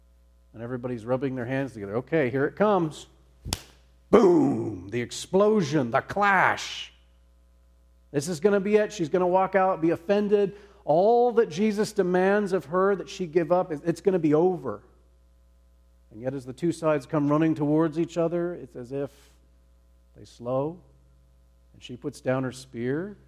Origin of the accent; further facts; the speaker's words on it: Montana, United States; You know, growing up in Montana, we were the only Christian family in my father's extended family.